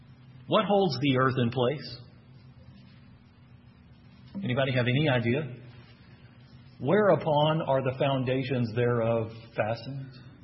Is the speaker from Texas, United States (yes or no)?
yes; Texas, United States; accent: Texan; I know that's not my Texan accent coming out.